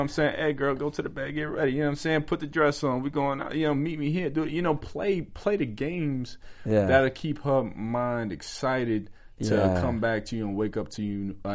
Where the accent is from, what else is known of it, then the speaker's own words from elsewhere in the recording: New York, United States; also born or lived in New Jersey; I'm from the country. I was raised in New York and Jersey.